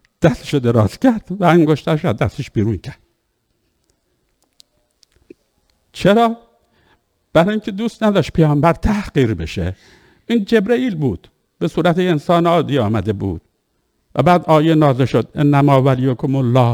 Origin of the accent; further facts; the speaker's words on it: Iran; من به عنوان یک ایرانی